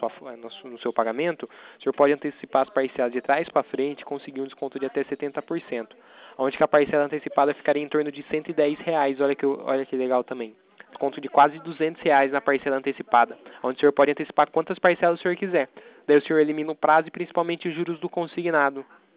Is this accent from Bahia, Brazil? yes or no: no; São Paulo, Brazil; Eu sou daqui do interior de São Paulo